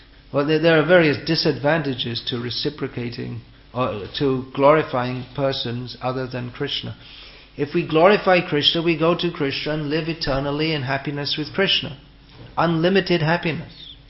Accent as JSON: {"language": "English", "region": "England", "country": "United Kingdom", "tie": "born or raised there", "said": "Even though I was brought up in England, I was interested in soccer."}